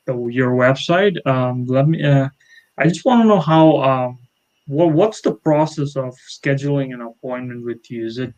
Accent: Bangladesh; born there; English is a second language; Like I was born in Bangladesh, and it's a densely populated country

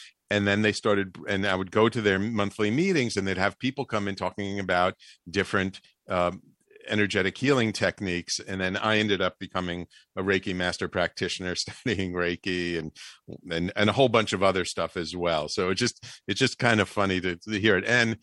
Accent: Bronx, New York, United States; because I didn't get much of an allowance either as a little kid growing up in the Bronx.

